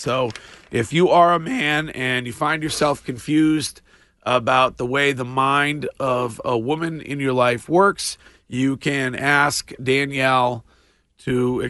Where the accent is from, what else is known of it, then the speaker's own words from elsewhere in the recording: Stow, Massachusetts, United States; the last week in my hometown of Stowe, Massachusetts.